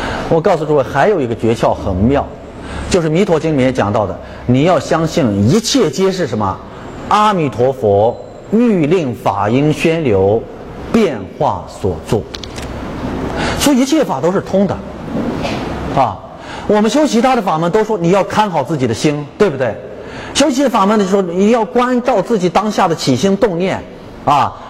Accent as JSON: {"language": "Chinese", "region": "Shaanxi", "country": "China", "said": "因为他也是陕西人，我也是陕西人，"}